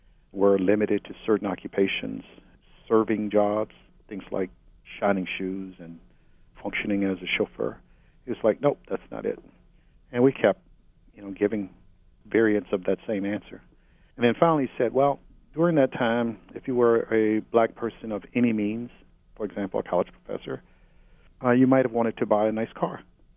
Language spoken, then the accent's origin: English; Mobile, Alabama, United States; also born or lived in Harlem, United States; I was born in Harlem, but raised in Mobile, Alabama.